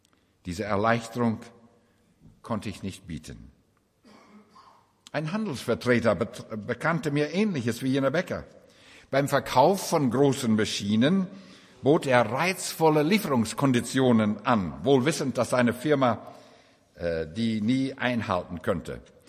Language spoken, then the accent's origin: German; Canada; Als Kanadier ziehe ich den Hut vor Deutschland